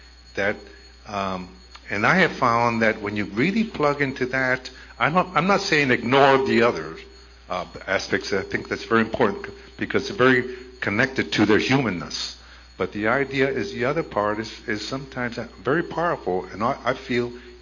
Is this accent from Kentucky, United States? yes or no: no; Huntington Beach, California, United States; I'm from Huntington Beach, California.